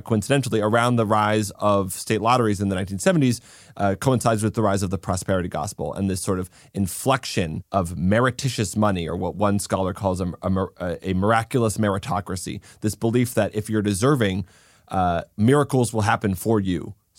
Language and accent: English; Massachusetts, United States; some states, Massachusetts, my home state, until very recently, you'd only buy tickets in cash.